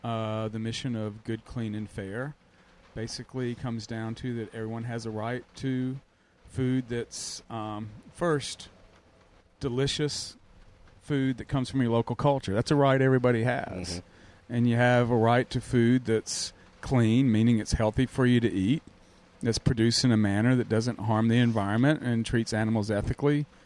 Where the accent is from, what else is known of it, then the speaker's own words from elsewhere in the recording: Alabama, United States; But even before then, growing up in Alabama, son of a mother who was an Iowa farmer in the Depression, always had a garden